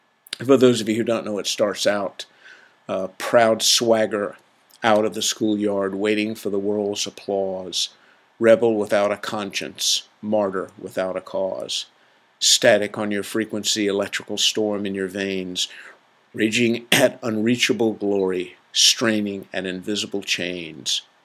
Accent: the South, United States; Hey, I'm from the South. Okay, I can make fun of this stuff.

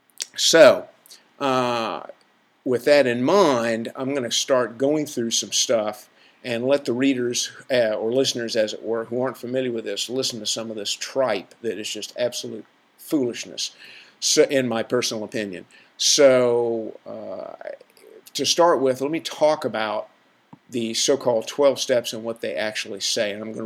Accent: the South, United States; And I can say that for my, because I'm from the South, good old boy-esque organizations.

